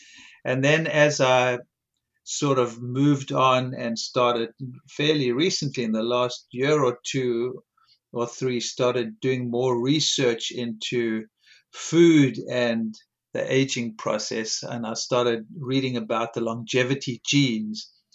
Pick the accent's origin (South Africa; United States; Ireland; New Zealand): South Africa; You know, I grew up in South Africa, and fruit was, you know, a major part of our diets.